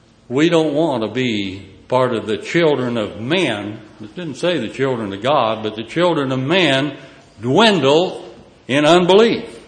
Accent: the Ozarks, United States; Jeff, forgive me, I'm from the Ozarks. Not really that. I got my little bit of education in central Missouri, but I still sound like a hillbilly.

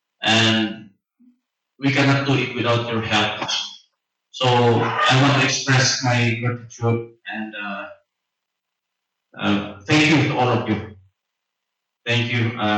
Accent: Philippines; first language Cebuano; English is a second language; You know, it's for me, in my mother tongue is Cebuano, so I'm trying to speak English here

